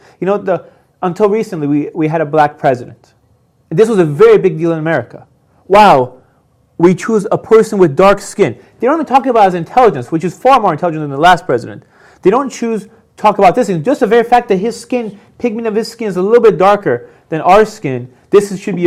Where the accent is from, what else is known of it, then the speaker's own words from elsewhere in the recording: Iran; we're all from Persia, we're all from here.